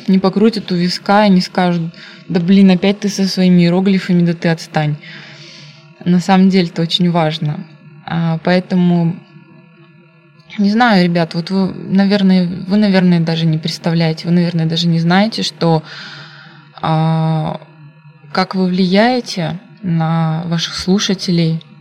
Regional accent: Chita, Zabaykalsky Krai, Russia; now in Hulunbuir, China; я сама из Читы и живу в Китае, в городе под названием Хулуньбэр, район Хайлар.

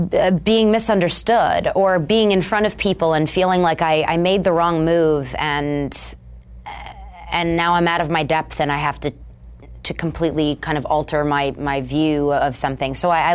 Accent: New York, United States; I'm from New York. She's from Chicago. I didn't grow up in poverty.

